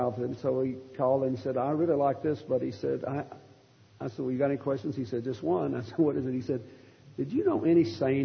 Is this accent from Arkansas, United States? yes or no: yes; Arkansas, United States; And so I said, look, Gottlieb, I'm from Arkansas. That's what we do.